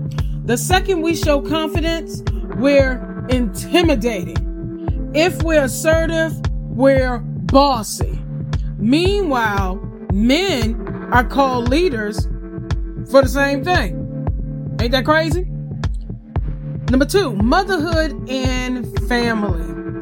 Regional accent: Farmville, Virginia, United States; Not only are we at the Williamsburg Bazaar, but we're also in my hometown of Farmville, Virginia at the Blake & Gray Company.

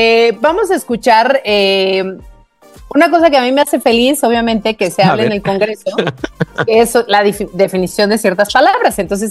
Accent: Mexico; parte del ADN de quienes somos de México, ¿estás de acuerdo?

